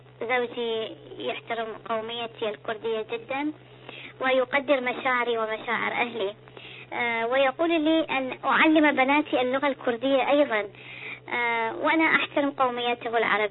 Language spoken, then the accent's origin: Arabic; Iraq; كردية من العراق، متزوجة منذ 20 عاما وموظفة في بنك الرافدين، ولدي بنتان، وزوجي يحترم قوميتي الكردية